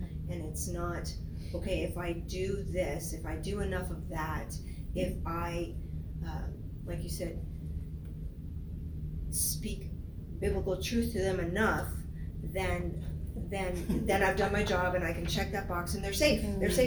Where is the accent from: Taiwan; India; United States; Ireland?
Ireland; there's a big difference, especially because I'm Irish.